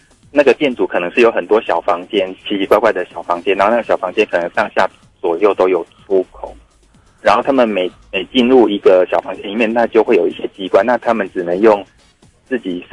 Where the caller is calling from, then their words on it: Taichung, Taiwan; 我是台中的